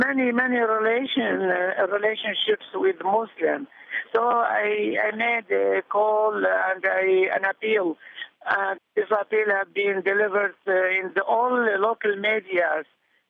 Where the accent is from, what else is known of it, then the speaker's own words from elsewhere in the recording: Mosul, Nineveh, Iraq; I made an appeal to the Mosul population because I am from Mosul.